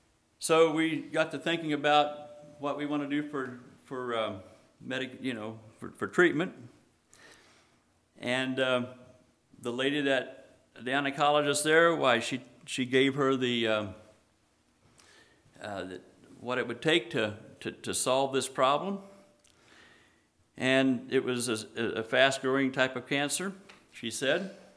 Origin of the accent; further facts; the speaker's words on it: Kansas, United States; also born or lived in Indiana; And I lived in Indiana. I grew up in Kansas. Moved to Indiana and was there 15 years.